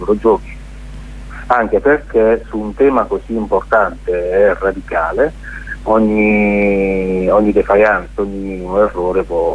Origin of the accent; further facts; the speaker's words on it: Basilicata, Italy; Io sono lucano, in Basilicata tutta la popolazione è molto cosciente dei danni